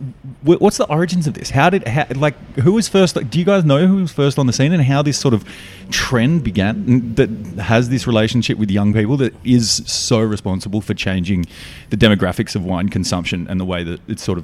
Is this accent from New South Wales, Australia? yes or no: no; Canberra, Australian Capital Territory, Australia; I grew up in Canberra, member of the Canberra Wine and Food Club, where they all put a tie on Saturday night and go drink Shiraz.